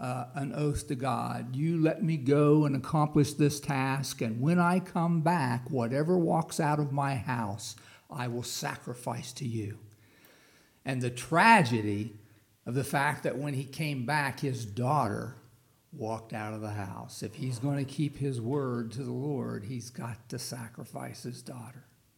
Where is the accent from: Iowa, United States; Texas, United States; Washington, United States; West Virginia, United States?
West Virginia, United States; when I came from the East Coast to the West Coast, I'd never seen a subdivision before. There's no such thing as subdivisions in West Virginia. You know, you're just up a holla, you know.